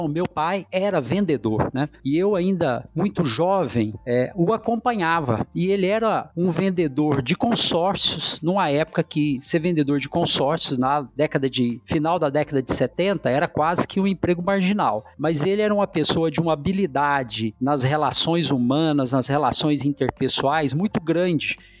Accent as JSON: {"language": "Portuguese", "region": "Goiás", "country": "Brazil", "tie": "born there", "also_born_or_lived": "São Paulo", "said": "sou goiano de nascença, paulista de coração, o estado que me acolheu, onde eu morei por mais de 15 anos e que me oportunizou uma série de desafios de crescimento, tanto pessoal quanto profissional. Atualmente moro em Goiânia, voltei para Goiânia"}